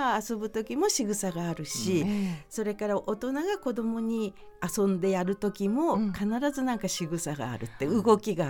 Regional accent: Kanto, Japan; 関東と関西とかなりイントネーション違うので、うん、私は関東の人間なので、

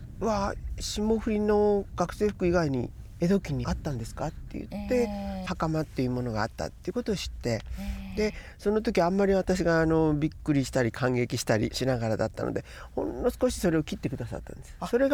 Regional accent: Kokura, Fukuoka, Japan; これがその私の生まれ育った小倉という土地にもともとあったっていう、こういう美しい島を私自身も追ってみたいと思いました。

